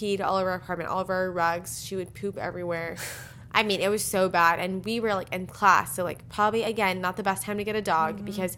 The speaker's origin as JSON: {"language": "English", "town": "El Paso", "region": "Texas", "country": "United States", "tie": "born or raised there", "lives_now": "New York, United States", "said": "So we grew up in El Paso and our parents still live there."}